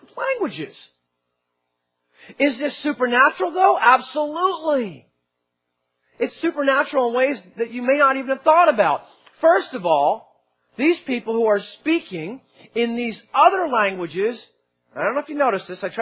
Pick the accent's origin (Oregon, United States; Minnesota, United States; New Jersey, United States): New Jersey, United States; moved away as an adult; If you were around 18 years ago when I first got here, it was a little more obvious that I was from Jersey.